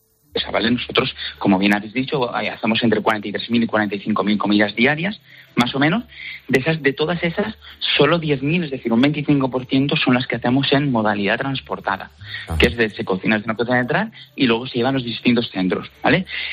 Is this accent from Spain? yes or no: yes; Valencia, Valencian Community, Spain; Oye, por ejemplo, nosotros somos de Valencia y, pues oye, hay muchísima fruta de temporada que hay que intentar aprovechar.